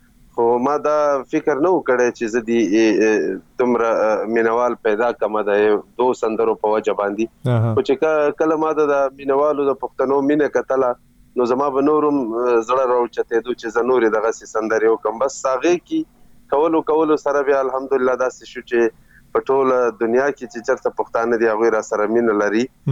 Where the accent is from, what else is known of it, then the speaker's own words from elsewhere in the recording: Chaman, Balochistan, Pakistan; now in Mardan, Pakistan; اصلا خو زه یم د چمن یم، د کوټې چمن یم، شل کاله مې دغلته اوسو.